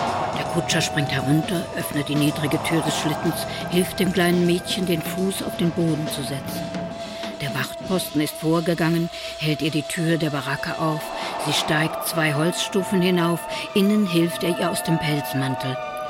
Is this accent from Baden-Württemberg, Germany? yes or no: no; Saarbrücken, Saarland, Germany; Von jeher gab es in dem großen, L-förmigen Haus meiner Kindheit in der Brunnenstraße 2a in Saarbrücken Musik in allen Stockwerken.